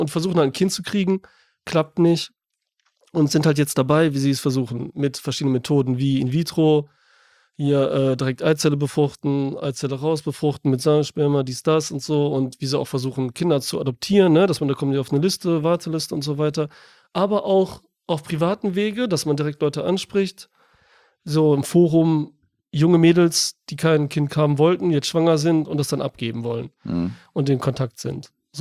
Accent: Germany; Und ich bin ja Deutscher, ich bin ja hier aufgewachsen, ne? Mehr oder weniger.

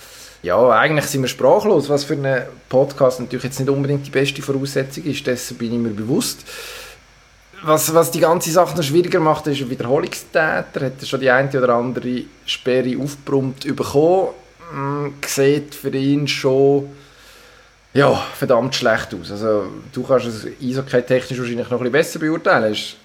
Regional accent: Solothurn, Switzerland; Ich meine, ich als Solothurner weiss, von was sie reden

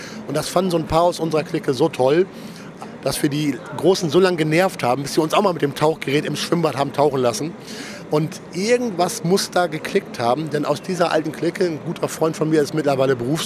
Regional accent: Norderney, Lower Saxony, Germany; Ich bin aufgewachsen auf der Nordseeinsel Norderney

